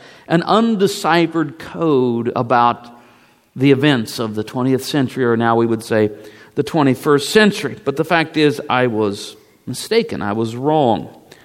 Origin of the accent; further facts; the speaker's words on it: Savannah, Missouri, United States; As a child, growing up in the First Baptist Church of Savannah, Missouri, I was not always fully engaged in the sermon.